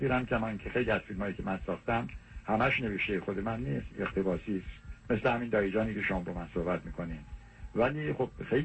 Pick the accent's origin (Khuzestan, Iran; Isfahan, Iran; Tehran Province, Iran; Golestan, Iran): Khuzestan, Iran; من هم بچه خوزستانم، 8 سال تو سرزمین من جنگ بوده.